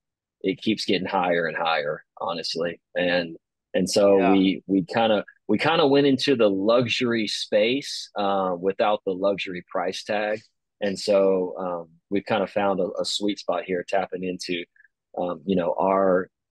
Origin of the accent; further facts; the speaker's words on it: Texas, United States; now in Rockwall, United States; But I'm actually in Rockwall, Texas. Mm-hmm. So I'm creeping my way more and more east. Yeah, we grew up in East Texas. And so we've got these country roots